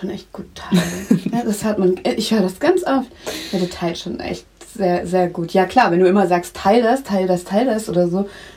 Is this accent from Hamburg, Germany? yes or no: yes; Hamburg, Germany; Aber ich komme auch aus Hamburg.